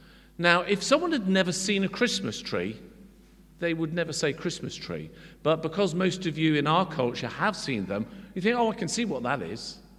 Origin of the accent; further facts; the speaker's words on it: Guernsey; I was brought up on Guernsey, there was lots of sea.